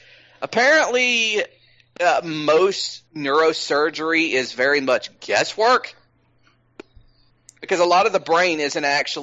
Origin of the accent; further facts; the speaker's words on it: Georgia, United States; here in my home state of Georgia